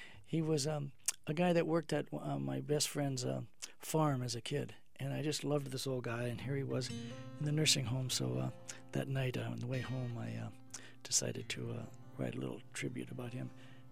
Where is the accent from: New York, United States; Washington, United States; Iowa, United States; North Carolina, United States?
Iowa, United States; also born or lived in California / Colorado; now in Wisconsin, United States; No, I grew up in Iowa. I grew up down near the Quad City area in Clinton County along the Mississippi. I come from a real big kind of farm community, family, 10 kids in my family.